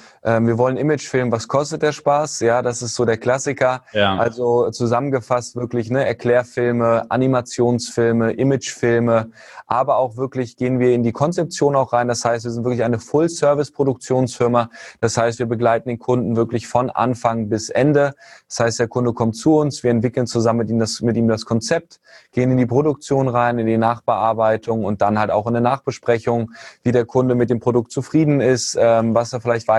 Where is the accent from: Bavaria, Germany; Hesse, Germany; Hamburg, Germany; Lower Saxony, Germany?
Lower Saxony, Germany; Hanover; bin 25 Jahre alt, komme aus Hannover, ursprünglich auch geboren.